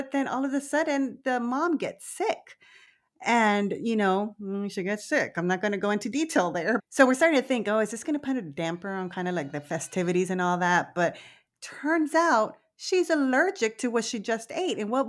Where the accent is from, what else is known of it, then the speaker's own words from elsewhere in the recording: Texas, United States; growing up in South Texas, I was always fine with the cedar, the mold, everything.